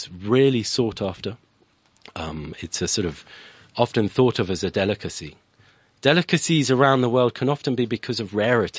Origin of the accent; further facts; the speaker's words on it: United Kingdom; yeah. I'm British, but it is a French name.